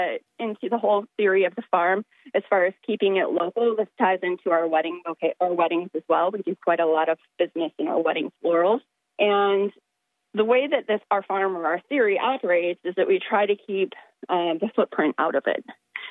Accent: Big Rapids, Michigan, United States; So myself, I grew up in, I like to call it Podunk, but I grew up in Big Rapids, and my mom was a florist with a flower store.

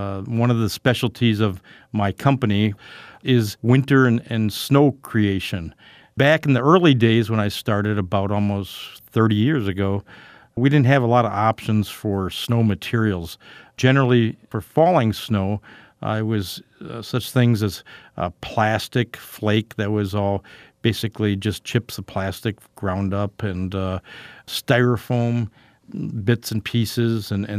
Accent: Wisconsin, United States; you know, I'm from Wisconsin, cheese.

